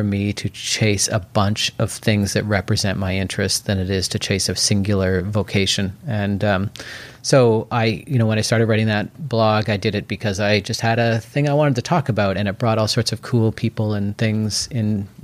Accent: Port Moody, British Columbia, Canada; I grew up in Port Moody. I did live briefly in North Van, but the first place I moved into in Yale Town was actually in 1999. So, but then I moved to Mexico and other places too.

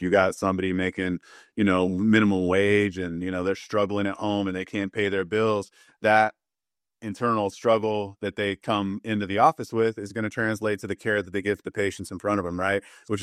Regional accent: California, United States; When, you know, I was from the Bay Area, I raised my family in Sacramento.

